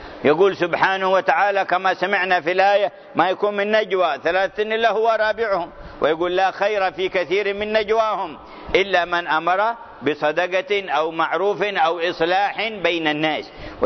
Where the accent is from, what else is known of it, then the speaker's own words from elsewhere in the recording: Hadhramaut, Yemen; كان بعض القراء عندنا في حضرموت